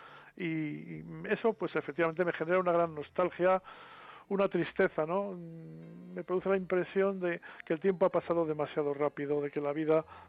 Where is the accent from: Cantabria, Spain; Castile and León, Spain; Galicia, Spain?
Castile and León, Spain; Miranda de Ebro; yo añoro muchísimo mis tiempos en Miranda de Ebro, mi infancia en Miranda de Ebro, en el río